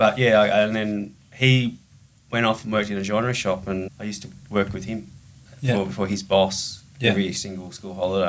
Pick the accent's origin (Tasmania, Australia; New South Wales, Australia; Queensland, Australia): Tasmania, Australia; Hobart; I'm from Tasmania and from Hobart